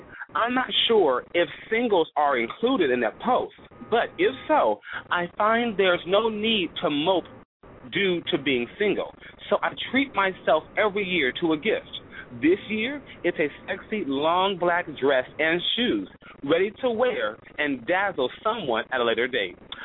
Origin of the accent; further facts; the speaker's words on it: California, United States; I'm in from Southern California, so we don't really see a lot of ice here.